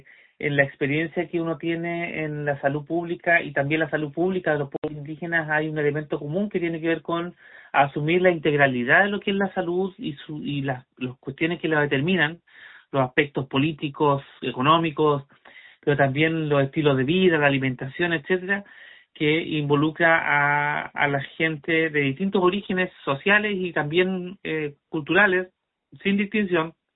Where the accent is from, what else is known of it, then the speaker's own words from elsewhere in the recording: Coyhaique, Aysén, Chile; born there; moved away as an adult; also born or lived in Araucanía; Y esos ancestros míos huilliche luego migraron a Coyhaique, a la región de Aysén. Y ahí nací yo. Yo vine a la región de la Araucanía el año 97 a estudiar a la UFRO y me quedé aquí.